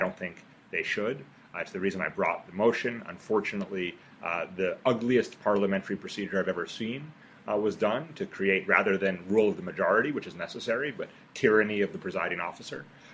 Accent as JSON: {"language": "English", "town": "Brooklyn", "region": "New York", "country": "United States", "said": "I'm from Brooklyn. I represent Brooklyn and Lower Manhattan."}